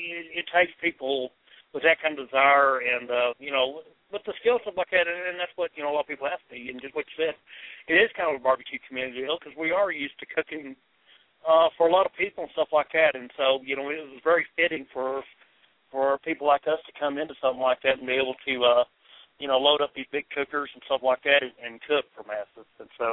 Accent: New Mexico, United States; we're in northern Mexico right now, and I grew up in New Mexico, and but, you know, you don't think of New Mexico for barbecue, number one.

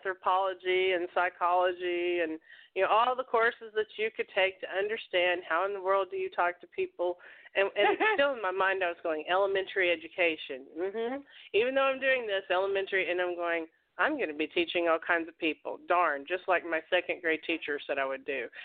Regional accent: the South, United States; accent: southern; in my jumper and my southern accent

